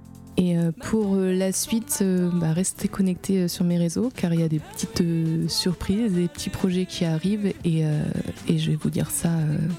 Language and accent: French; Granville, Normandy, France; Et je viens de Granville et aussi de Lorne. Je navigue entre ces deux départements.